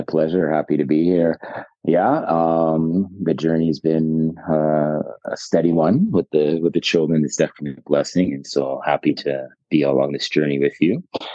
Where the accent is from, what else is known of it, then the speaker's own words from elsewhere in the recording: Edmonton, Alberta, Canada; born there; I was born in Edmonton, spent the first couple of years of my life there.